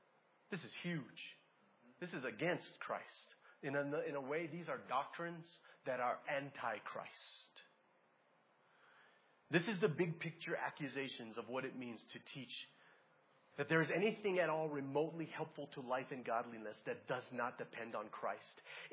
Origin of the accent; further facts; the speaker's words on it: Hawaii, United States; I'm from Hawaii and I forgot water.